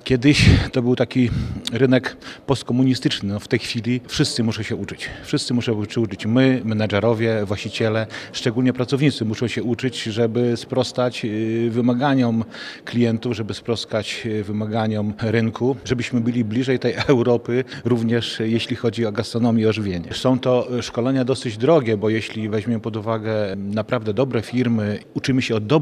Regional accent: Świdnik, Lublin Voivodeship, Poland; jestem ze Świdnika, prowadzę firmę, kompleks gastronomiczno-rozrywkowy w Świdniku.

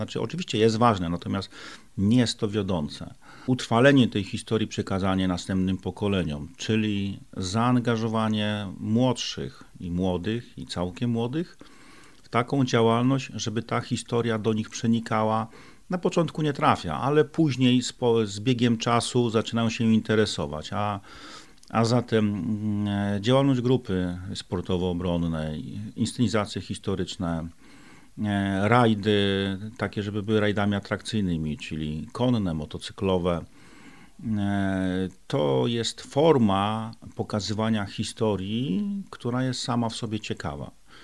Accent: Lublin, Lublin Voivodeship, Poland; jestem miejscowy, to znaczy urodziłem się i mieszkałem bardzo długo w Lublinie. 20 lat temu przeniosłem się do jednej z wsi w powiecie lubartowskim.

